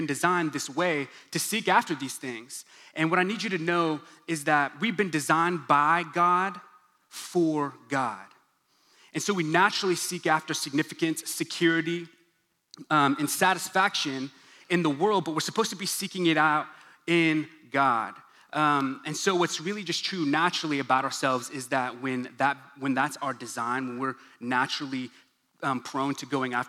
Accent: Stillwater, Oklahoma, United States; I grew up in Stillwater, Oklahoma. Born and raised, went to OSU, go Pokes, poke them hard, poke them often.

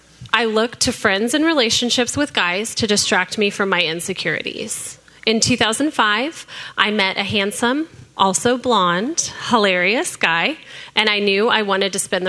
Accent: Dallas, Texas, United States; I was born and raised here in Dallas.

